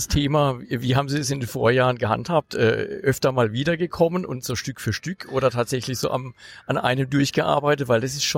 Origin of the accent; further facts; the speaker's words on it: Southwest Germany, Germany; Ich komme aus Süddeutschland, Südwestdeutschland, ja.